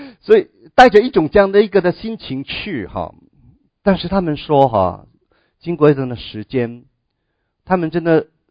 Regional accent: China; 我们中国人那么多年千年的历史的里面，有很多很多我们称为圣人的人

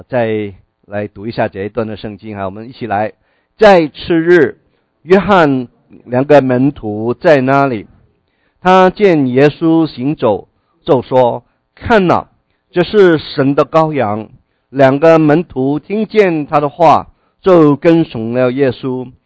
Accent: China; 我们中国人遇见过去的几千年的历史里面，我们中国人遇见很多的苦难，我们是一个苦难的一个的民族。

